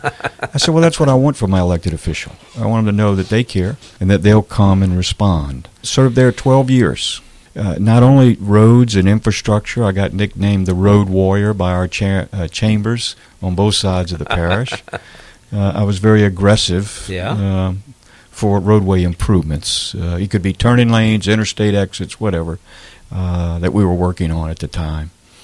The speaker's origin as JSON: {"language": "English", "town": "Slidell", "region": "Louisiana", "country": "United States", "tie": "born or raised there", "said": "Certainly, I grew up here in Slidell, a lifelong resident."}